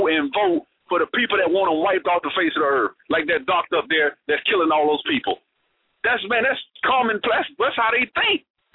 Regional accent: Alabama, United States; Governor Wallace, I'm from Alabama.

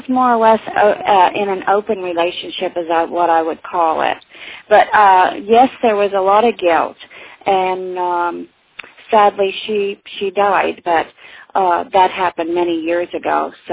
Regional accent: South Carolina, United States; also born or lived in Philadelphia; I was born in Philadelphia. Oh, yeah? Well, yes, but I lived in South Carolina most of my life.

